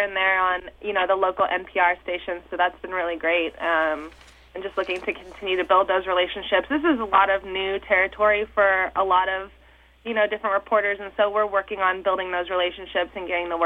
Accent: Chatsworth, California, United States; I'm from Chatsworth. I did that in my community.

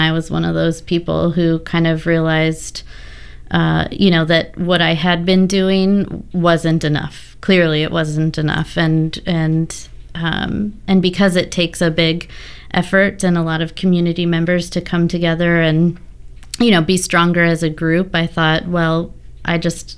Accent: Pasadena, California, United States; I'm from the Los Angeles area, from Pasadena, California.

